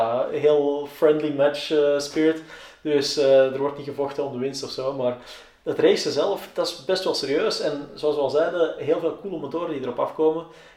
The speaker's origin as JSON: {"language": "Dutch", "country": "Belgium", "said": "en ik ben er aan als Belg"}